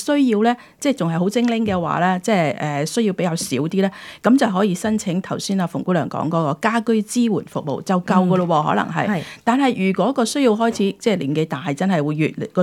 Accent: China; 我哋中国人好多时候即系惯咗

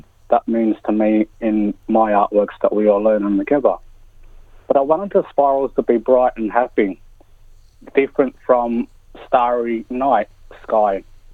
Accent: Morwell, Victoria, Australia; born there; Gunai artist who also represents the Gunai Kurnai tribe in art and culture. I live in Morwell. I was born in Morwell

